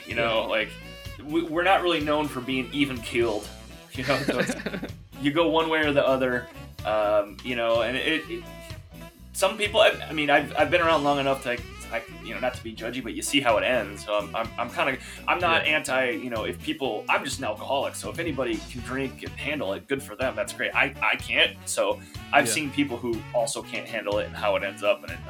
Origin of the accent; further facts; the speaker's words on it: Iowa, United States; now in Minneapolis, United States; I grew up in Iowa. I live in Minneapolis, right? But I grew up in Iowa, and I went to the University of Iowa